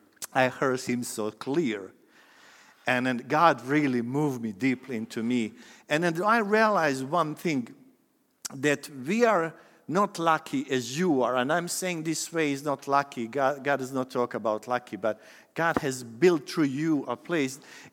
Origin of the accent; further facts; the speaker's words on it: Bosnia & Herzegovina; I can't remove from the Bosnia and Herzegovina. It's my home country.